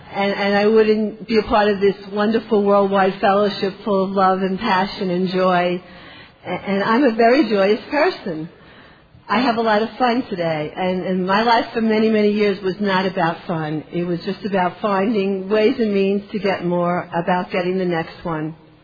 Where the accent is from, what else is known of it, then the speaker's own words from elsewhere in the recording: The Bronx, New York, United States; I'm an addict from the Bronx.